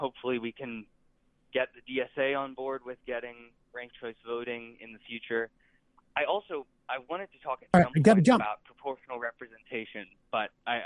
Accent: New York City, New York, United States; I grew up in New York City, so I've seen the ranked choice voting in the New York City primaries

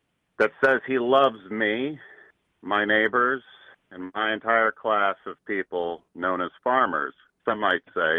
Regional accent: Nebraska, United States; Hey, it is … from Nebraska.

